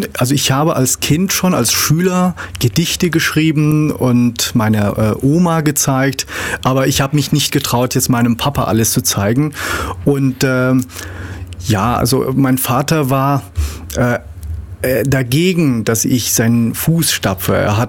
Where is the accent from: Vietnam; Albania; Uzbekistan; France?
Uzbekistan; Samarkand, Samarqand Region; German is a second language; now in Germany; ich komme zwar aus der Stadt Samarkand, aber ich wohne am Rande der Stadt und das ist etwas dörfliche Gegend.